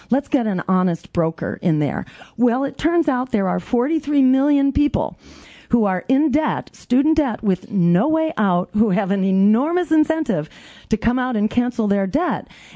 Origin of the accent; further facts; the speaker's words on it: Massachusetts, United States; And I did it when they killed campaign finance reform in my home state in Massachusetts.